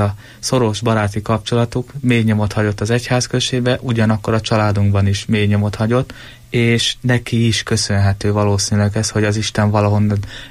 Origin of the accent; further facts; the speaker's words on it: Felsőgöd, Pest, Hungary; Igen, az egyházközség, ahonnan származom, Felsőgödön